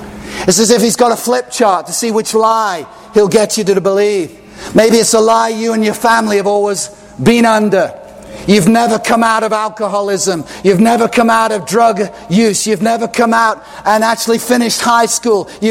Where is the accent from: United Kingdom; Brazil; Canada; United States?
United Kingdom; Chester, North West England; I come from Chester in the north of now what is called England.